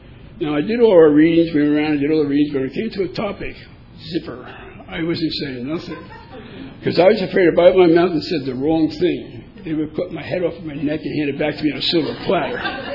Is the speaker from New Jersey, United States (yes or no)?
yes; New Jersey, United States; Now, like I said, I'm from New Jersey. You can't intimidate me too easily.